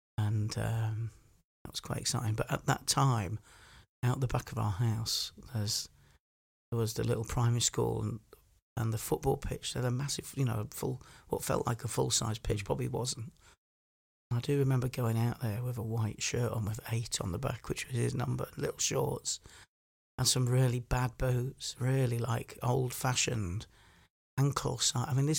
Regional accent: Leeds, Yorkshire and the Humber, United Kingdom; I grew up in Headingley in Leeds

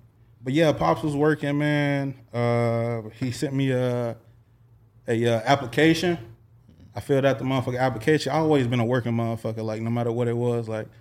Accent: Little Rock, Arkansas, United States; Yeah, man … I hail from Little Rock, Arkansas, man. 501 to the death of me, you know. City boy, country boy, you know, good living, you know.

